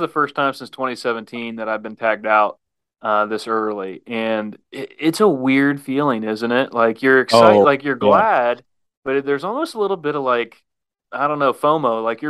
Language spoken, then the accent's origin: English; Ohio, United States; Man, it's always good to have another person from my home state of Ohio on.